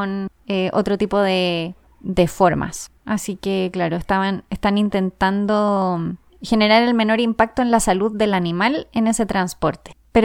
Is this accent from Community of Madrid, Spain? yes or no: yes; Madrid, Community of Madrid, Spain; Cuando era chica en Madrid, una amiga mía vivía en un lugar